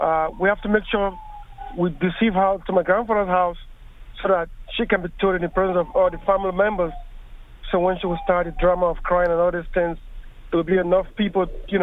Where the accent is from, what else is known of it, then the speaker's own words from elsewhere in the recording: Nigeria; I'm from Nigeria originally.